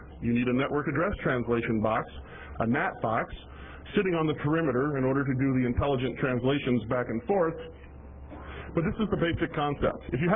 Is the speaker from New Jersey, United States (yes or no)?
yes; New Jersey, United States; I grew up in New Jersey. It's okay to just shout out, yo, at the top of your lungs.